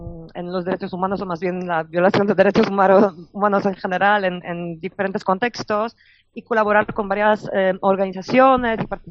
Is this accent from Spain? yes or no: no; Poland; en mi país, Polonia, que es extremo, un caso bastante extremo